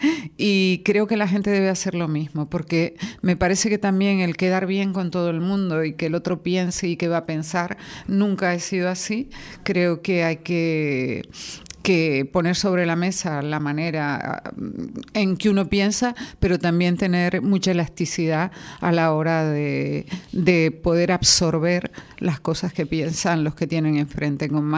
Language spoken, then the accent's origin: Spanish; Canary Islands, Spain; Soy del puerto, soy de Tenerife, pero soy canaria.